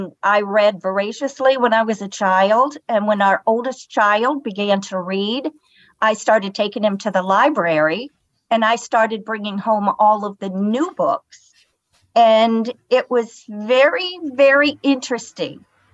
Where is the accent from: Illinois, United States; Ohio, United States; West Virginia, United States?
West Virginia, United States; accent: West Virginia; Okay, well, I have a West Virginia accent